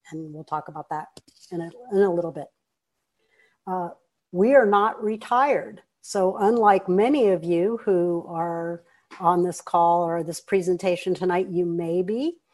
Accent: Florida, United States; And we are from Florida, which means to start the Down East Circle Loop, which starts in New York, we have to get up to New York.

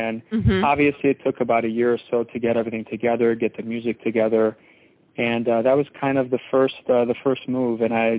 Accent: Chicago, Illinois, United States; basically, I'm from the Chicago area, and I've been here my entire life, so I'm a Midwest kid.

